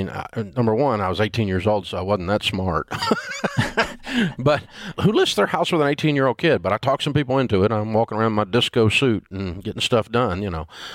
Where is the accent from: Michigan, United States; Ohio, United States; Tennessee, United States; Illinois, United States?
Tennessee, United States; Nashville; And I grew up in Nashville, and so I knew in the real estate business